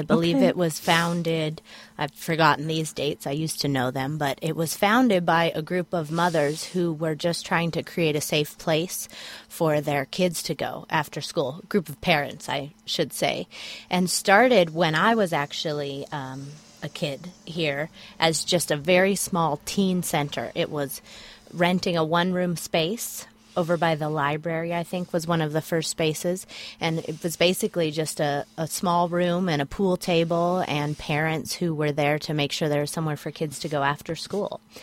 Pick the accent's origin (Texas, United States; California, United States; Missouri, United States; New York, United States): California, United States; West Point; I was born and raised in this community. I was born outside Wheelsville, grew up right here, and went to West Point Elementary School, went to Calaveras High School, and then I moved back after college.